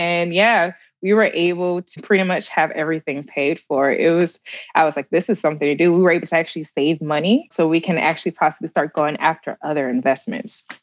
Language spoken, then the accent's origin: English; North Carolina, United States; also born or lived in New York; I wasn't from Memphis. I'm from New York, but grew up in North Carolina.